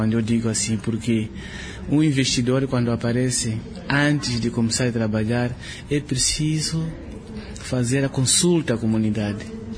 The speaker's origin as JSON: {"language": "Portuguese", "country": "Mozambique", "said": "Sou de Moçambique."}